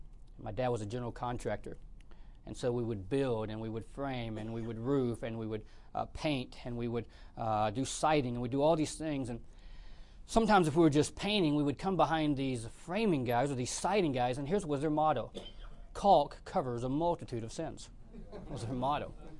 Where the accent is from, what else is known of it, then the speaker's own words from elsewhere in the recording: Georgia, United States; I grew up in Georgia, and I remember when I surrendered to preach in 1989, had a well-meaning man come to me in our church.